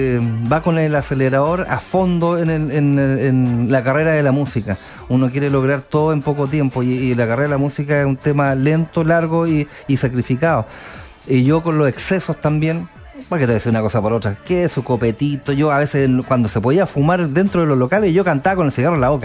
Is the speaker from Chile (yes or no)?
yes; Chile; Como buen chileno, bueno para la chicha.